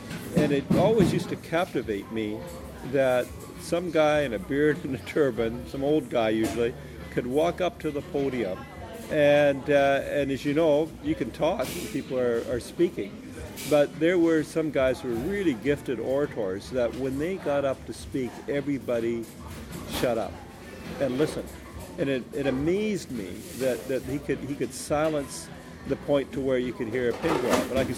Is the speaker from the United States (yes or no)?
no; Canada; born there; English is a second language; I could not speak English until I went to school, even though I was born in Canada.